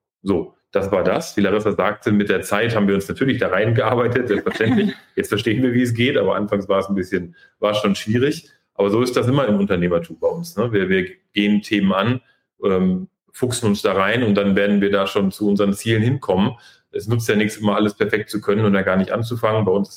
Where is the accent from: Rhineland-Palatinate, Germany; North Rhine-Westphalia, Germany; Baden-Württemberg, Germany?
North Rhine-Westphalia, Germany; Detmold; born there; ich bin in Detmold geboren, kennt vielleicht die wenigsten, das ist in der Nähe von Bielefeld und Paderborn.